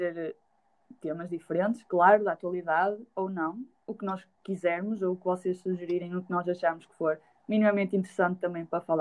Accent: Esposende, Braga, Portugal; tenho 24 anos, sou mais bonita que a Joana Fonseca, sou de Esposende

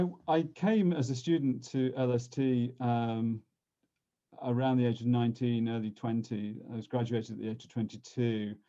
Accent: St Helens, North West England, United Kingdom; All right. I grew up in St. Helens in the northwest of England, and my mother was Irish and my father English, and my mother grew up Roman Catholic and my dad at Church of England.

